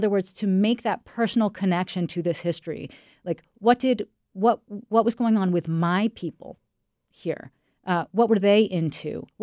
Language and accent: English; Massachusetts, United States; I had a very brutal encounter with history in my hometown on Cape Cod.